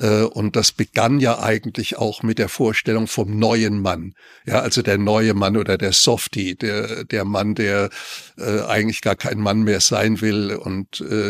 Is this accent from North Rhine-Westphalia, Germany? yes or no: no; Rhineland-Palatinate, Germany; bei uns in der Pfalz hat man diese Männer Dünnmänner genannt